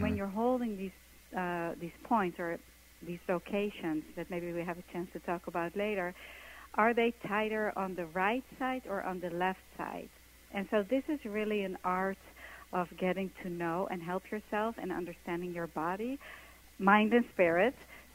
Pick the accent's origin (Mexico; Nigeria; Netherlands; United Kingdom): Netherlands; English is a second language; now in New York, United States; I came from Holland to New York to be a dancer, and I got myself into this company